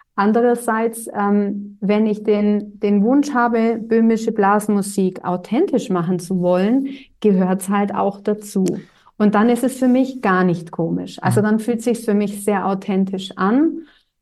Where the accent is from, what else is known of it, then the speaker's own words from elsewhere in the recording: Augsburg, Bavaria, Germany; Ja, ich komme aus Augsburg.